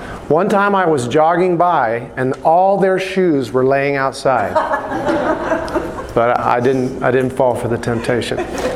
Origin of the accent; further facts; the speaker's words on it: Denver, Colorado, United States; now in Billings, United States; I'm a Westerner, born and raised in Denver, graduated from Boulder High School.